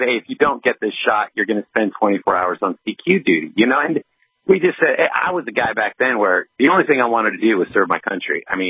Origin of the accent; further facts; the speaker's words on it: Grants Pass, Oregon, United States; now in Washington, United States; I'm a veteran out of Washington State. I'm actually from Oregon, Grants Pass, Oregon, and served 12 years, went to Iraq for 3 years.